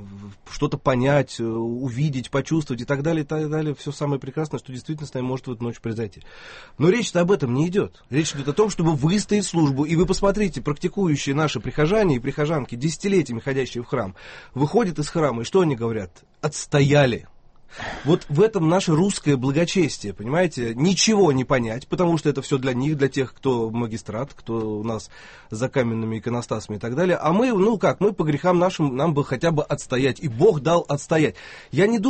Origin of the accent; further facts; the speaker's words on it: Russia; я, собственно говоря, сам россиянин, да, и даже перестав быть православным, все равно, в общем, это то, что меня взрастило и воспитало.